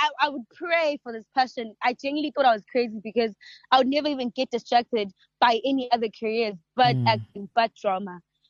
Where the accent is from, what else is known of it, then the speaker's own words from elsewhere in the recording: Pietermaritzburg, KwaZulu-Natal, South Africa; from Pietermaritzburg. I was born and bred in Pietermaritzburg. Ngifunde Alex High. I matriculated there as well. I'm currently studying at DUT.